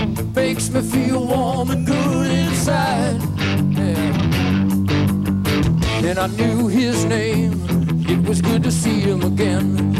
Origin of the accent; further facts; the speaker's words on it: Michigan, United States; And I bring you greetings from the swamps of my home state of Michigan.